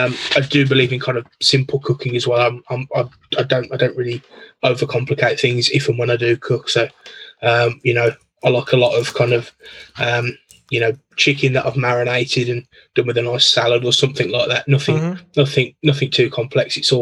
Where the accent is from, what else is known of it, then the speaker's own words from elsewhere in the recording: Birmingham, West Midlands, United Kingdom; I'm from Birmingham in the UK. So born here, grew up here, live here now still. Pretty simple. Pretty, you know, easy stuff. I've always kind of lived and worked in about 10 miles of where I was born.